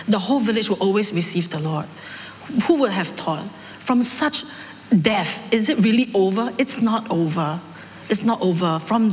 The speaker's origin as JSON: {"language": "English", "country": "Singapore", "said": "I'm from Singapore."}